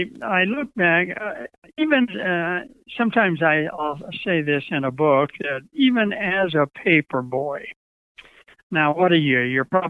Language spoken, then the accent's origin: English; Redding, California, United States; I was raised around Reading, but I left. That's how I ended up coming back after I spent time in the Army in lighting in Sacramento and then eventually working my way back. But I was raised in Reading.